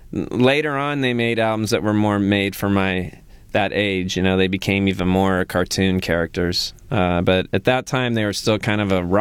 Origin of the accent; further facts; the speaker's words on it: California, United States; I'm from California, and they would come to the Central Valley where I lived